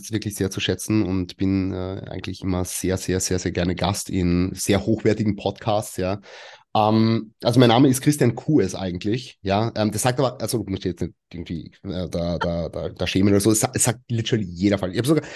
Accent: Carinthia, Austria; moved away as an adult; now in Vienna, Austria; Also ich komme eigentlich so aus Kärnten, habe Physiotherapie studiert, bin dann nach Wien gezogen.

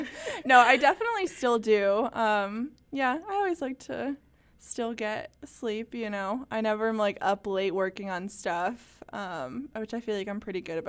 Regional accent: Illinois, United States; Yeah, so I'm from Illinois, suburb of Chicago. So it's about 5.5 hours a drive of corn, super exciting to Iowa State.

